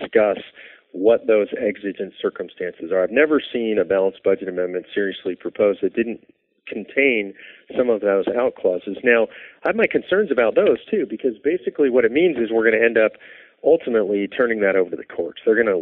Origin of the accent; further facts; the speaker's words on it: California, United States; So, yeah, I come from California, a little bit wacky out here in the West.